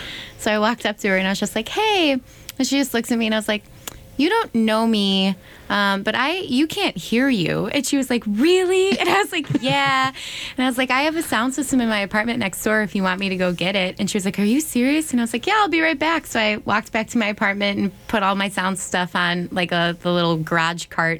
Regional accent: Chicago, Illinois, United States; moved away; also born or lived in Iowa; So I moved here from Iowa. I'm from Chicago originally, and I had a band in Iowa.

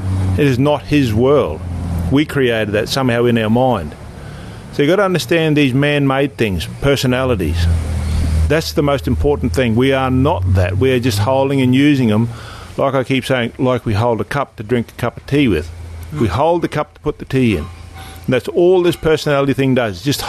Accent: Queensland, Australia; called us Yidinji. So our law comes from there. But we are not the law. We belong to the creator. We are not Australian.

